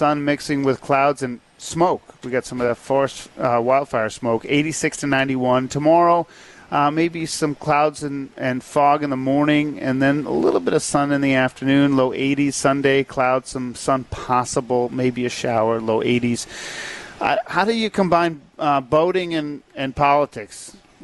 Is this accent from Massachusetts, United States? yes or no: yes; Massachusetts, United States; I grew up on the ocean, right? I grew up in the North Shore of Boston, and I spent a lot of time in the ocean.